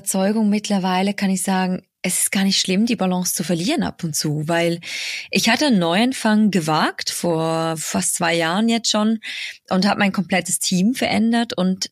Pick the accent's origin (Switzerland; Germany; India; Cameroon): Switzerland; Das ist schon so meine Schweiz, meine Heimat